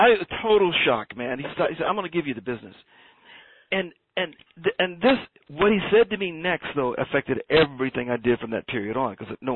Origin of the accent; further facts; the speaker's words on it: Dayton, Ohio, United States; because I'm from Dayton, Ohio, and I said, look, let's do some jingles.